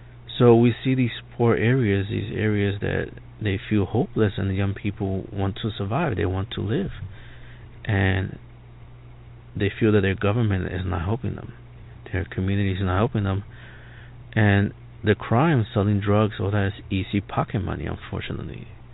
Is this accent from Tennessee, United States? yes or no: no; Bronx, New York, United States; In New York City, growing up in the Bronx, the young people, we called it the struggle.